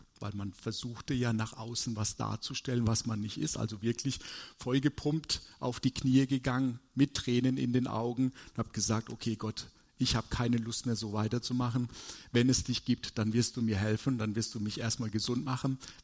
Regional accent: Karlsruhe, Baden-Württemberg, Germany; born there; now in Karlsbad, Germany; ich bin 45 Jahre alt, gebürtiger Karlsruher mit kroatischen Wurzeln. Bin jetzt zugezogen nach Karlsbad-Mutschelbach, kannte ich vorher nicht.

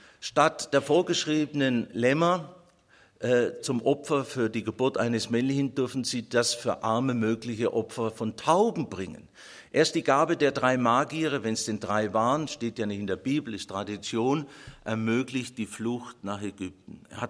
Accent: Baden-Württemberg, Germany; Ich sehe das natürlich als Schwabe ganz anders.

